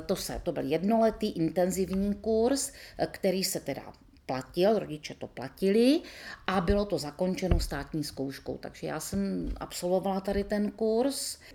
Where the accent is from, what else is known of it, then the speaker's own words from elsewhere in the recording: Haná, Czechia; Narodila jsem se v roce 1964, 3. ledna, a pocházím z Hané, z takového malého městečka na Hané.